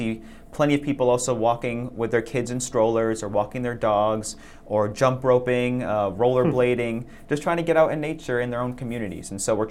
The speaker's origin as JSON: {"language": "English", "town": "Sharon", "region": "Massachusetts", "country": "United States", "tie": "born or raised there", "said": "I grew up in Sharon and now live in Braintree, so kind of all been in the southeast to Boston, Massachusetts area my entire life."}